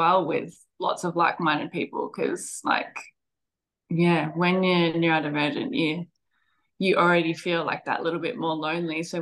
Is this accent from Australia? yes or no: yes; Brisbane, Queensland, Australia; But then one of my friends actually said, oh, I'm from Brisbane. And I saw other people were saying like, oh, me too. And then I was like, you know what? I think I can say me too.